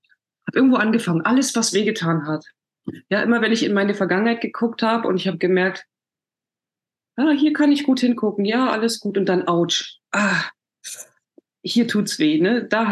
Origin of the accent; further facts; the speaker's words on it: Germany; Also genau, ich komme aus der DDR, da bin ich aufgewachsen, habe mit 16 schon Schauspiel studiert.